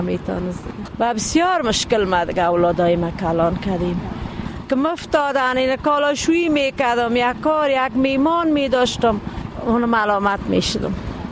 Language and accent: Persian; Kabul, Afghanistan